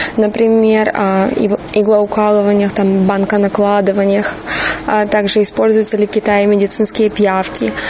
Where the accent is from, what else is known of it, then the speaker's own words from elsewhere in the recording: Ukraine; now in Dongguan, China; я с Украины. На данный момент проживаю в городе Дунгуан, провинции Гуандун.